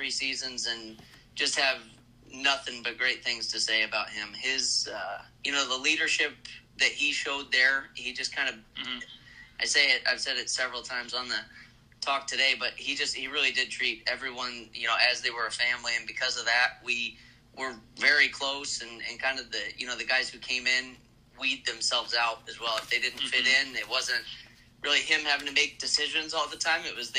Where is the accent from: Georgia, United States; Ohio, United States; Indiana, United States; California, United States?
Indiana, United States; Indianapolis; growing up in Indy, you always watched the ice and the Fort Wayne games.